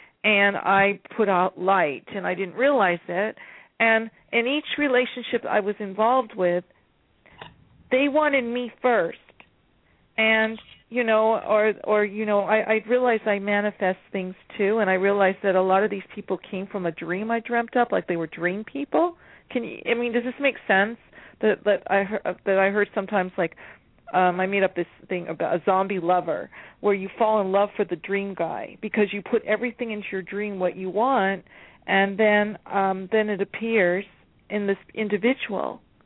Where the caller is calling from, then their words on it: California, United States; California.